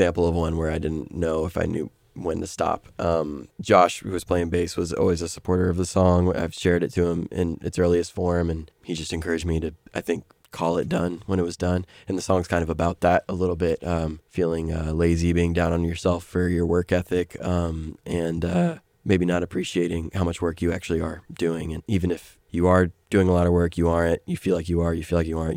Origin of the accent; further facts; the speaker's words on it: San Diego, California, United States; I never picked up, I'm from San Diego area. I never picked up surfing, which felt like the main activity there.